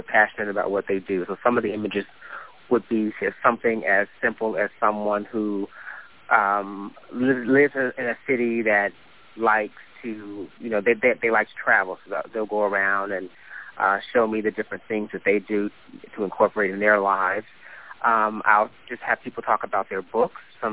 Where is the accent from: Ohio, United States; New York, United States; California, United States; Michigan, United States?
California, United States; Oakland; also born or lived in San Francisco; Born in San Francisco, California, lived in Oakland across the bay, went to college at Pepperdine University down in Malibu just outside of Los Angeles